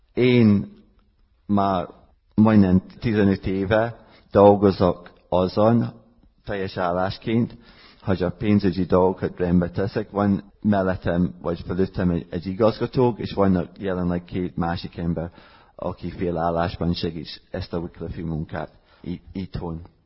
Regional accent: Scotland, United Kingdom; Hungarian is a second language; now in Miskolc, Hungary; Én skót vagyok, Skóciában nőttem fel, de Isten akarata vagy terve úgy látszik, hogy az volt, hogy ide kellett jönnem Magyarföldre. Az 1900-asok években én már dolgoztam itt Miskolcon

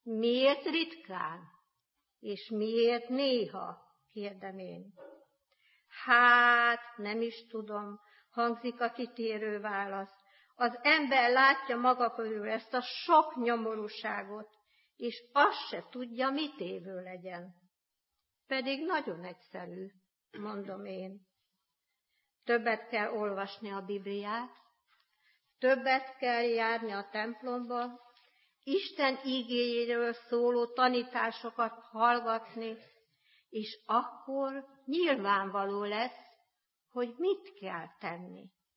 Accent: Felsőregmec, Borsod-Abaúj-Zemplén, Hungary; born there; Én szintén Zemplénből, szűkebb környezetemből, Felsőregmeten születtem, és ott találtam olyan drága szülőket, akiknek a hitemet köszönhetem.

